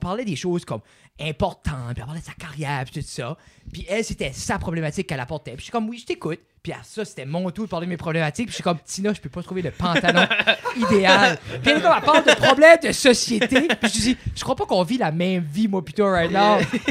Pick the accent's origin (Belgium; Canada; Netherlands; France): Canada; nous on fait du stoner rock français, on est acadien, on représente tout ça